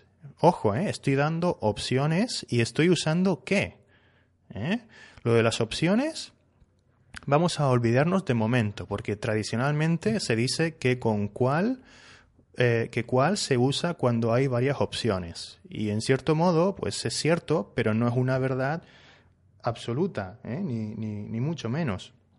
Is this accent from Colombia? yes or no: no; Spain; Yo soy español, ¿sí? Y aquí en España usamos qué más sustantivo.